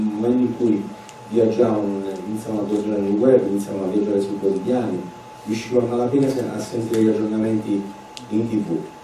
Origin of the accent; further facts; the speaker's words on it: Campania, Italy; io provengo dalla Campania, quindi siamo già in una regione dove è piena di bello, ma non te ne accorgi